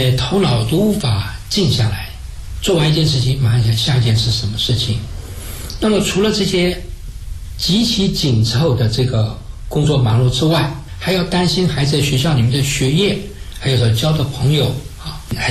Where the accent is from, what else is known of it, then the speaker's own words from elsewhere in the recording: China; 我们中国人讲人怕出名猪怕肥